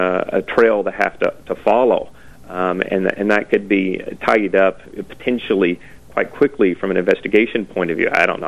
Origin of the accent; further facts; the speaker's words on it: United States; I'm an American, I mean from the States, but I'm also a North American.